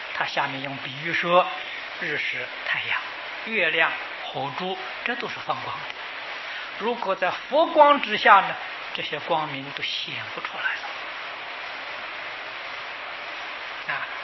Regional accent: China; 我们中国人看到佛的时候，一定是中国相貌，非常亲切。

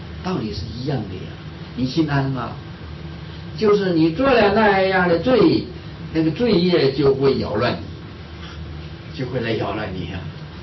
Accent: Northeast China, China; now in United States; 我小时候我是东北人嘛，我不知道有地震这件事，现在到了美国去住啊，就是有点敏感啊。

